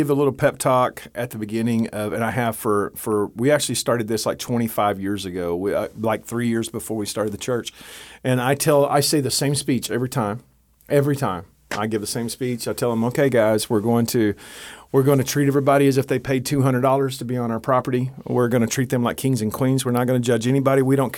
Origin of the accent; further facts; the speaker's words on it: United States; Look, I grew up here in Johnson County.